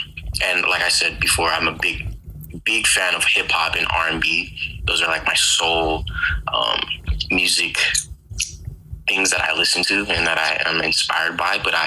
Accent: Salt Lake City, Utah, United States; also born or lived in Las Vegas, Nevada; I'm a Salt Lake City. I'm from Utah. I'm born here, predominantly raised here. I was back and forth from, Las Vegas, Nevada, but mostly here, you know?

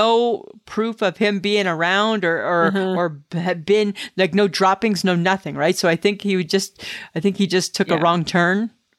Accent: Ontario, Canada; I'm from Ontario. I say pasta.

